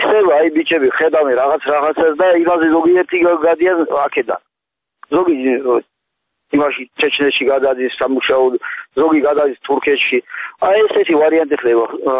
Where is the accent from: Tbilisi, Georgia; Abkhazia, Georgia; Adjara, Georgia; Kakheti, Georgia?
Kakheti, Georgia; born or raised there